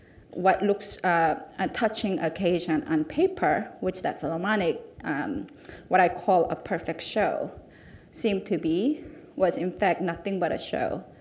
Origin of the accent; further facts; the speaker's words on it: South Korea; I was born and raised in South Korea. I come from a family that was torn apart by the war.